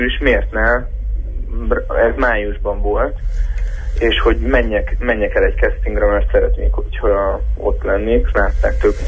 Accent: Târgu Mureș, Mureș County, Romania; azt végeztem a művészeti egyetemben otthon Vásárhelyen

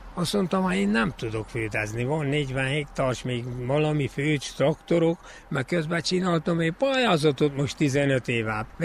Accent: Szentiván-Laborfalva, Covasna, Romania; 1949. júliusban születtem itt Szent Iván Laborfalban.

